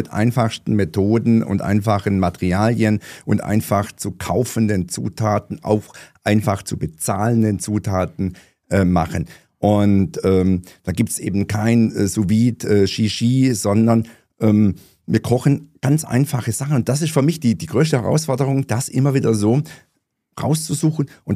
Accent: Bavaria, Germany; als Algove bin ich ja Schwabe

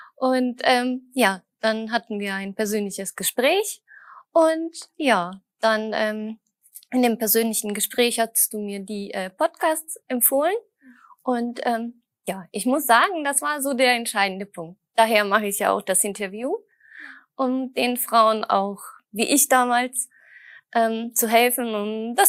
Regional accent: Düsseldorf, North Rhine-Westphalia, Germany; ich komme aus Düsseldorf und bin Bauingenieurin

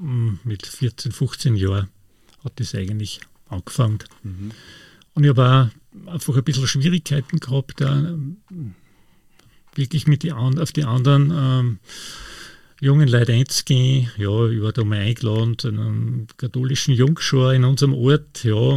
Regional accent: Lower Austria, Austria; wo ich aufgewachsen bin, das ist in einem idyllischen Bauerndorf, kann man sagen, in Niederösterreich, im Ostviertel. Ja, da waren viele Kinder, drei Brüder und auch Nachbarkinder

